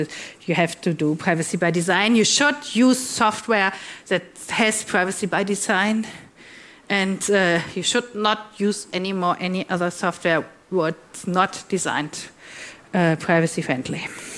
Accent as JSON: {"language": "English", "region": "Northern Germany", "country": "Germany"}